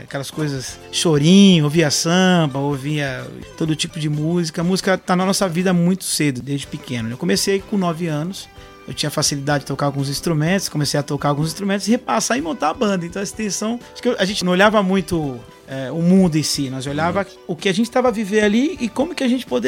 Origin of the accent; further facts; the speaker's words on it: São Paulo, Brazil; a gente vem da periferia de São Paulo, que foi considerado um dos bairros mais violentos do mundo na época. A gente cresceu nesse lugar.